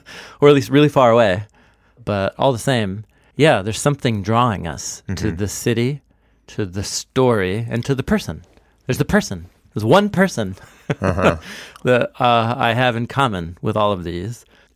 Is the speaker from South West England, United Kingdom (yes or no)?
no; Scotland, United Kingdom; I'm Scottish, so I have a particular affinity to the Scottish